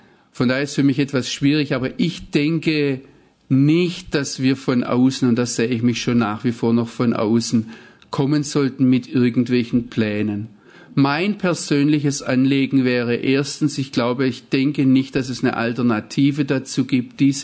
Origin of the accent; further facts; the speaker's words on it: Baden-Württemberg, Germany; ich wünsche mir, dass ich so frei in Israel wohnen darf, als Schwabe